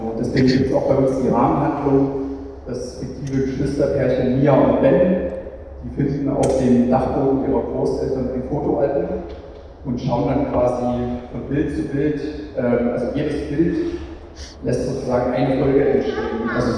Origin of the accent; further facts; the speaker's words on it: East Germany, Germany; Aber wir sind beide im Osten aufgewachsen